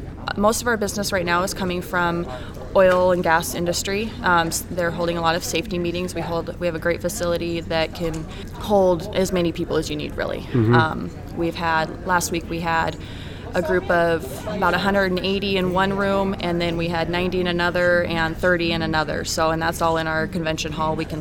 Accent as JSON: {"language": "English", "region": "Washington", "country": "United States", "lives_now": "Watford, United States", "said": "I'm from Washington State."}